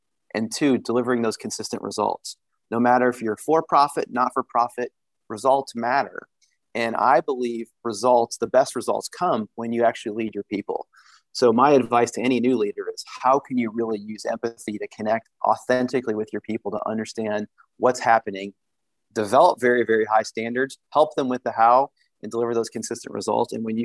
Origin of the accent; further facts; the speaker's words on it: Midwest, United States; I've moved several times. I'm from the Midwest. And from my time at CVS, I went from Indianapolis to Charlotte.